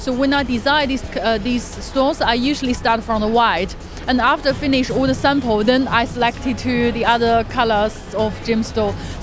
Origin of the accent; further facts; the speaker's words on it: Beijing, China; English is a second language; now in London, United Kingdom; I come from London. My hometown is in Beijing.